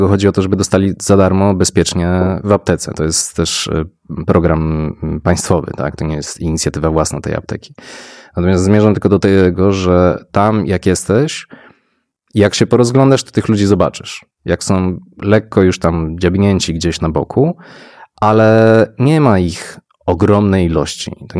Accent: Łódź, Łódź Voivodeship, Poland; jesteśmy z Łodzi i w tym Glasgow się momentami czuliśmy jak u siebie

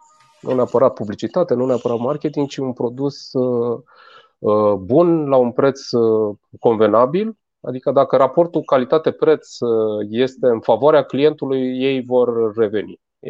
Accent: Romania; moved away; Am început să lucrez prin Italia și în Spania. Bineînțeles, acolo, ca român, mai instalam eu niște Windows-uri

